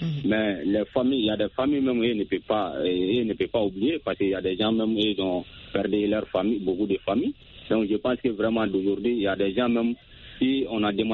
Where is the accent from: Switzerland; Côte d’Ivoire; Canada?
Côte d’Ivoire; Sonikini; Je vous appelle toujours dans mon village natal à Sonikini.